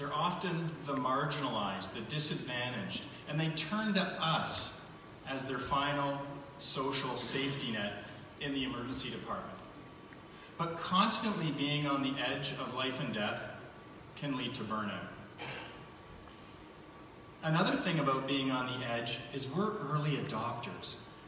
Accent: Canada; A little nervous as a Canadian coming in here.

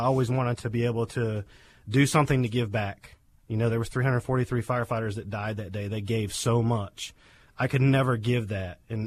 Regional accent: New York, United States; I come from New York State originally, from the other side of the state, not the city.

